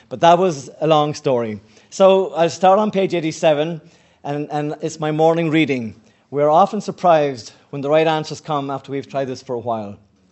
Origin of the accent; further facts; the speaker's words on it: Ireland; You can probably tell already that my accent puts me in a different country. I come from Ireland. I come from a very, very serious drinking family in Ireland.